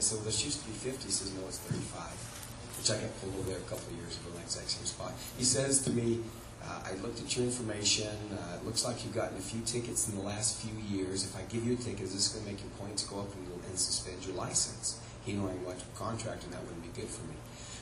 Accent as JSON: {"language": "English", "town": "Rexburg", "region": "Idaho", "country": "United States", "said": "Good morning, New York. I'm from Rexburg, Idaho."}